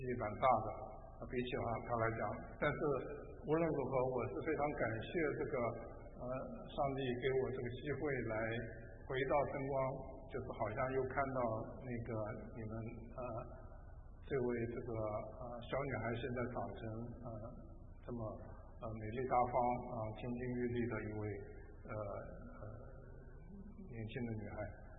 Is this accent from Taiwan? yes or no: yes; Taipei, Taiwan; moved away as an adult; 就好像说我是在台湾长大的，那么台湾的台北也可以说是我的老家，在那边。